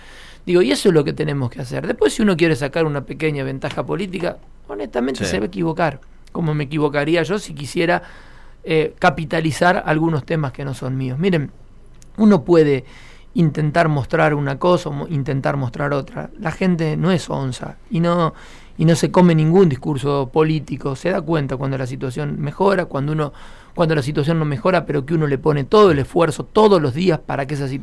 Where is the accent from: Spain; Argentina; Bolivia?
Argentina; Nosotros somos argentinos, igual que la provincia de Buenos Aires, igual que la capital federal